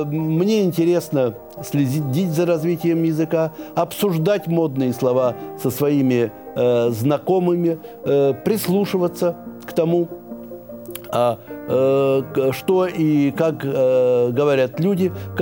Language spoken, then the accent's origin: Russian; Siberia, Russia; я сибиряк, и в детстве слышал от простых людей, если что-то пересолено, говорили «галимая соль».